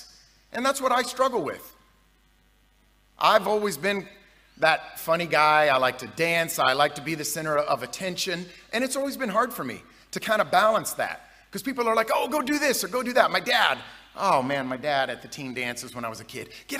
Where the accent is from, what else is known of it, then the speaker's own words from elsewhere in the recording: Kansas, United States; now in Dallas, United States; We're from Dallas. I believe there's, 500 people here? 600 are from Texas? So we originally hail from Kansas. That's really, we really feel like we're more from Kansas, but we've lived in Dallas now for about 6 years, I guess.